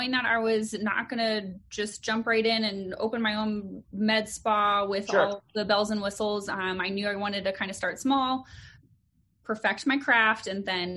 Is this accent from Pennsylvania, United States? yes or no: no; Arizona, United States; I am. Born and raised in Arizona. Never left and love it here.